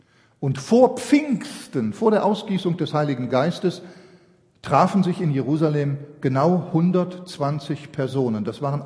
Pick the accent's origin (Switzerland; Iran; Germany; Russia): Switzerland; da sind doch hier wir Schweizer. Ich bin ja auch ein Schweizer.